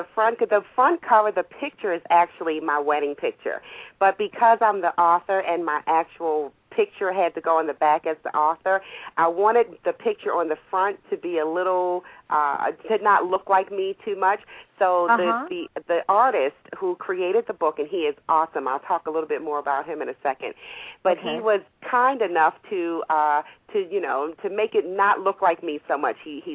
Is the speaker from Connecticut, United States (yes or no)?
no; Baltimore, Maryland, United States; now in Atlanta, United States; because I am from Baltimore. And although I live in Atlanta now, my heart is still in Baltimore. So it'll always be home.